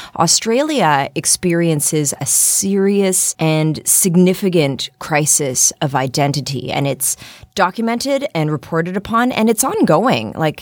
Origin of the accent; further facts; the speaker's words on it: Canada; growing up as a Canadian pre-internet, I definitely felt it as a kid.